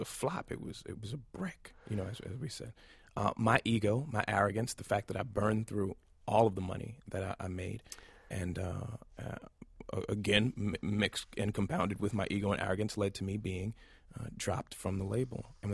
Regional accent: Brooklyn, New York, United States; My single-parented home in Brownsville, Brooklyn.

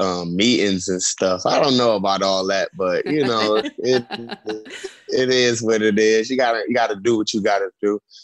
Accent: North Carolina, United States; And like, you know, I grew up in North Carolina.

